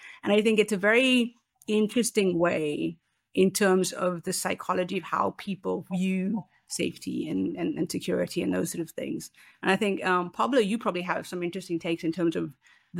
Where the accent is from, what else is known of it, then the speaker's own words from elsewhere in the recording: South Africa; As a South African, where, you know, verification is top of mind for everything.